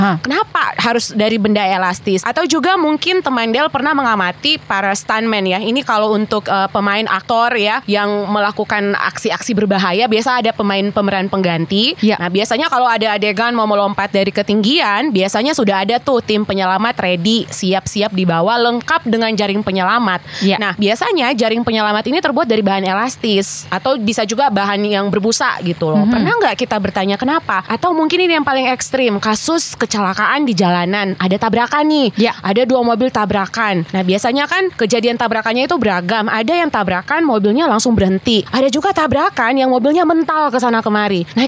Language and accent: Indonesian; Poso, Central Sulawesi, Indonesia; Asal saya dari Poso, jauh banget, Sulawesi Tengah.